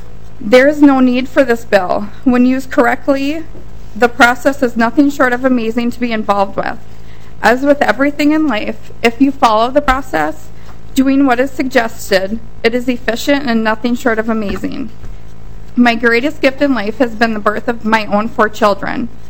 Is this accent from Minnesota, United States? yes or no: yes; Minnesota, United States; I was born and raised in Minnesota. I'm a mother to four of my own children, and I'm also a gestational carrier.